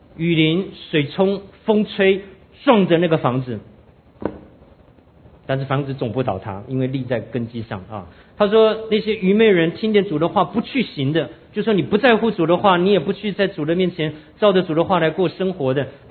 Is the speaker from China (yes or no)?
no; Taiwan; 我们从小就在眷村干这件事的